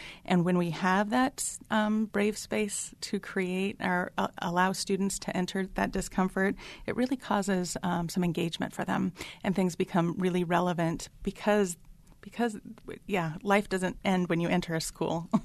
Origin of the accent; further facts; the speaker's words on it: Adel, Iowa, United States; I grew up in Adel, Iowa, where we didn't have any sense of really diversity that was honored or acknowledged.